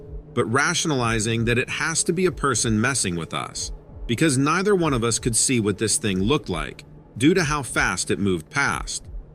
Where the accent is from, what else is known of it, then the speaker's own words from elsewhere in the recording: Grand Rapids, Michigan, United States; now in Newaygo, United States; I am from Grand Rapids, Michigan originally, but now live near Newaygo, Michigan